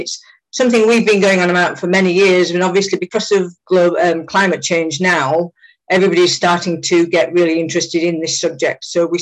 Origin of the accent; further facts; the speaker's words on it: United Kingdom; I live in the UK by my accent and so on. And I'm obviously in the UK now.